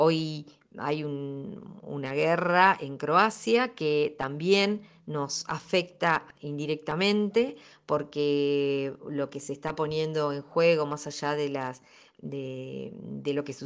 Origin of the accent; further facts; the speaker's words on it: Argentina; Nosotros como Argentina ya desde fines de junio ya consumimos todos los recursos pensados para el año 2022